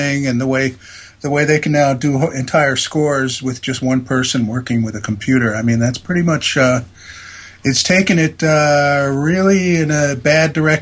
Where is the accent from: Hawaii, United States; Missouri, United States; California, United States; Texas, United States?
Hawaii, United States; The way I originally broke in and ended up doing the … record was I was growing up in Hawaii.